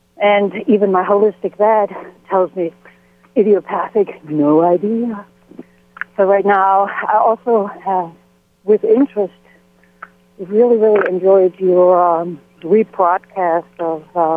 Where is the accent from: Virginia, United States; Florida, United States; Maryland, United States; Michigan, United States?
Virginia, United States; I'm from Virginia.